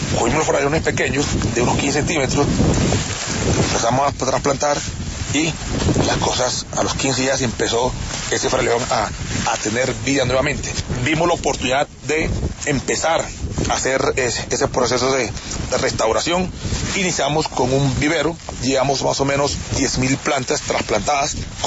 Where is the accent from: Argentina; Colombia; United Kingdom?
Colombia; ¿Qué vamos a hacer nosotros como colombianos, como militares, para arreglar esto?